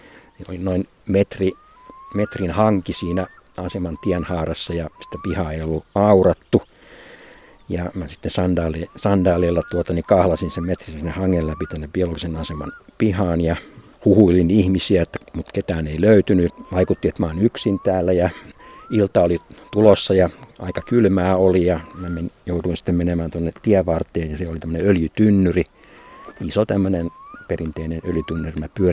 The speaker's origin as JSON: {"language": "Finnish", "town": "Helsinki", "region": "Uusimaa", "country": "Finland", "said": "mähän olen itse helsinkiläinen, ihan etelän poikki, ja mä en ollut koskaan käynyt tuota Seinäjokea pohjoisempana, kun mä sitten 73 toukokuussa ensimmäistä kertaa tulin Kilpisjärvelle"}